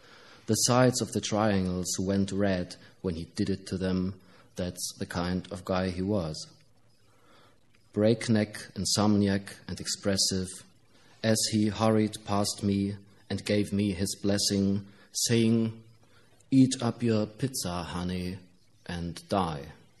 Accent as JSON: {"language": "English", "town": "Leipzig", "region": "Saxony", "country": "Germany", "second_language": "English", "said": "I'm from Germany, from Leipzig in Germany."}